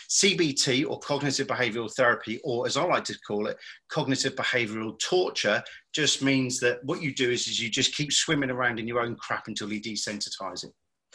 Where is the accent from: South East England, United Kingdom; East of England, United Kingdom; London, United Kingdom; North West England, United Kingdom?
East of England, United Kingdom; Great Yarmouth; So the reason I mentioned I'm from Great Yarmouth is because it was a big holiday. It is a big holiday resort in the UK.